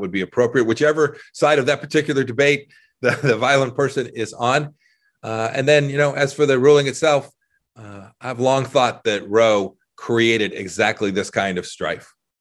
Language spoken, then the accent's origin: English; California, United States; I grew up in Southern California.